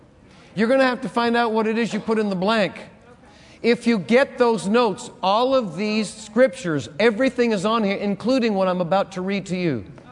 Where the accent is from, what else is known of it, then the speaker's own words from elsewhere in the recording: Northeast, United States; now in Texas, United States; See, now I'm from the Northeast. And now I'm a Texan.